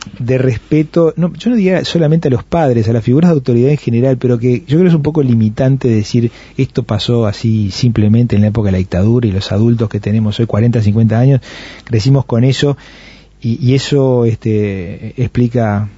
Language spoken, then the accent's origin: Spanish; Uruguay; Los uruguayos no somos argentinos, no somos paraguayos, no somos brasileros